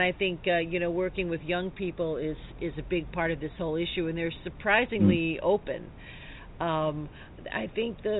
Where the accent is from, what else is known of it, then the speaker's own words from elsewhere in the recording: United States; I'm from the States, so we're always afraid that like martial law is going to be declared